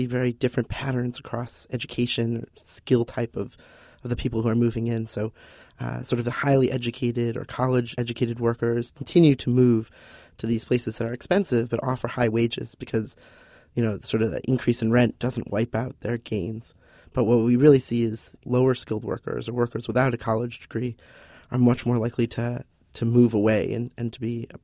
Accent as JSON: {"language": "English", "town": "Cleveland", "region": "Ohio", "country": "United States", "lives_now": "Boston, United States", "said": "I'm from Cleveland, and moving to Boston was kind of a sticker shock."}